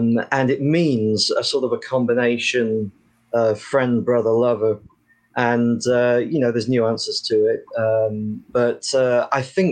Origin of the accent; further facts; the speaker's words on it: United Kingdom; because I'm British. It's the accent